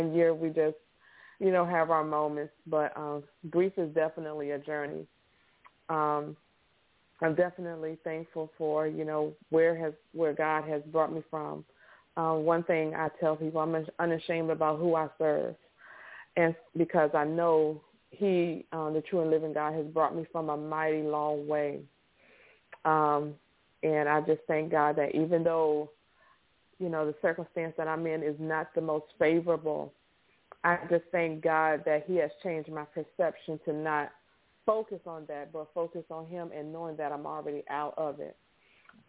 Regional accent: Virginia, United States; now in Louisiana, United States; But I will say I'm from Virginia originally. I live in Louisiana. I'm a child care provider.

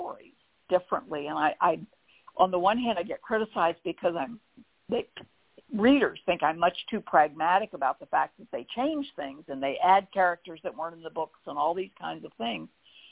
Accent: Virginia, United States; Or I know I grew up in Northern Virginia, where, you know, I lived in a high rise most of my childhood, and you sort of barely knew your neighbors and everything.

